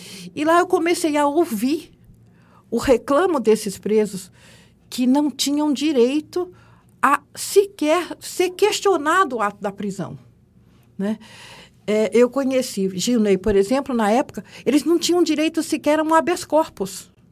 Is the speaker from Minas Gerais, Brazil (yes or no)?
yes; Juiz de Fora, Minas Gerais, Brazil; Eu sou nascida, Jaci, em Juiz de Fora. Eu sou mineira de Juiz de Fora, nasci em 4 de junho de 1951, eu tenho 70 anos. Cresci em Juiz de Fora, meu pai é descendente de alemães, minha mãe é mineira de Barbacena, pertinho de Juiz de Fora.